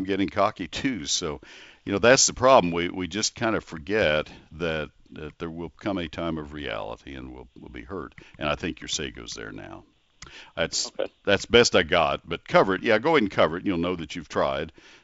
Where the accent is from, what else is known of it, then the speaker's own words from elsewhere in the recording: Texas, United States; Well, I grew up in Texas. I did not grow up on a farm, but I grew up in Texas